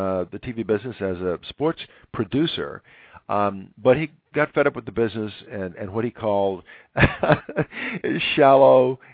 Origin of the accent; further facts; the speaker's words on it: East Coast, United States; I grew up on the East Coast, and I'm old, Jennifer. I'm going to be 62 this year, so I remember the Brooklyn Dodgers.